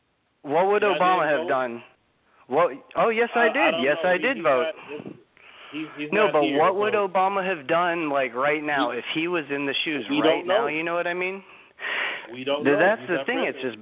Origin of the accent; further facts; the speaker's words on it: Pittsburgh, Pennsylvania, United States; moved away; also born or lived in Fort Myers / Cape Coral; You know, I came from Pittsburgh. And I moved down to southern, like, South Florida, dude. And I used to live in Lee County, Fort Myers, Cape Coral, Florida, for over 16 years.